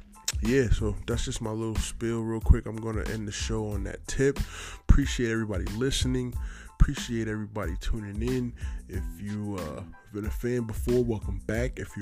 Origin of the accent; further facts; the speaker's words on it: New York City, New York, United States; it's rough, man, because I'm from New York City.